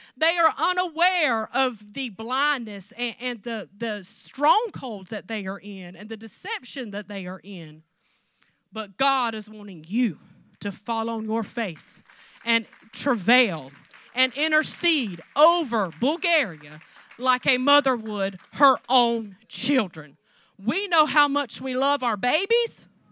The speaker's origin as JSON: {"language": "English", "region": "the South", "country": "United States", "said": "We're from the South, as you can tell by the way we talk. So I was really ready for some Southern good home cooking."}